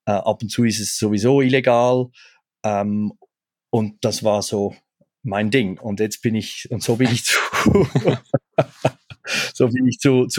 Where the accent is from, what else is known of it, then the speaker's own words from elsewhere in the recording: Switzerland; ich komme da aus der Schweiz, da ist alles immer schön sicher.